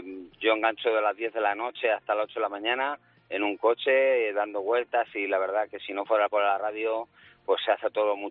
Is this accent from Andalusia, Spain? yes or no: no; Barcelona, Catalonia, Spain; now in Ciudad Real, Spain; No, soy de Barcelona.